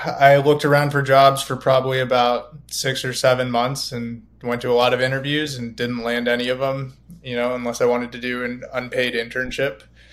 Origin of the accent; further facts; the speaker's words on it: California, United States; So, yeah, I grew up in California, went to school there.